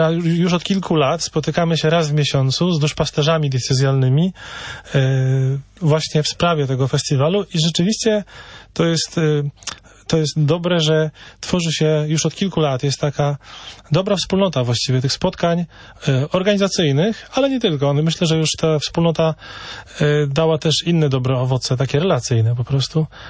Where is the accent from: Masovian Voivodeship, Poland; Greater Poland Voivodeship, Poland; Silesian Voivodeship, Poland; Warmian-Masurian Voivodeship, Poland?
Warmian-Masurian Voivodeship, Poland; Iława; Ja pochodzę z Iławy, to jest już tam blisko Mazur, a czuję się właśnie w Kokotku, jakbym był na północy.